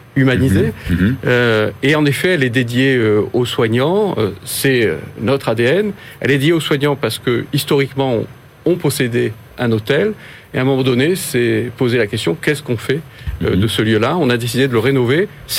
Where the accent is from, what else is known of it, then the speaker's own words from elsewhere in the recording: south of France, France; Moi, je suis originaire du Sud, donc je travaillais à Marseille.